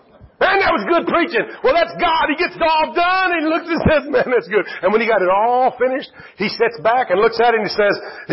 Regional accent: San Antonio, Texas, United States; I'm from San Antonio. We don't get a lot of snow.

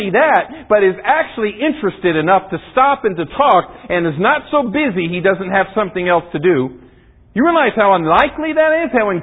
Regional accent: Arizona, United States; One year, I know Lyndall doesn't believe me, but I grew up in Arizona. I really did see the Grand Canyon.

